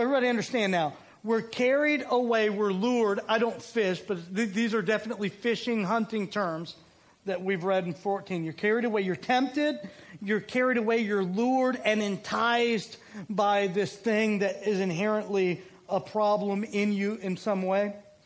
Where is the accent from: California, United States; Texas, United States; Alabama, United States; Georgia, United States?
Alabama, United States; I grew up in Alabama. I grew up watching them. I grew up an hour away from Tuscaloosa.